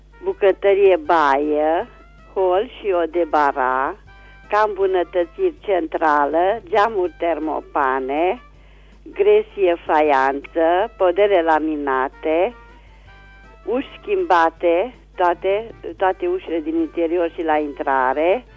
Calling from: Reșița, Caraș-Severin, Romania; sunt din Reșița și am de vânzare un apartament în Reșița

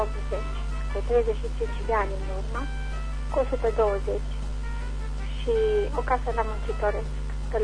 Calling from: Reșița, Caraș-Severin, Romania; din Reșița.

